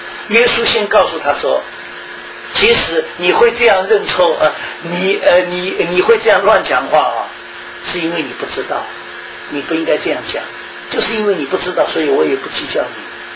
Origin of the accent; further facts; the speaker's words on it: Shanghai, China; 我们上海人讲的句话叫西装必塞，有没有听过这个话？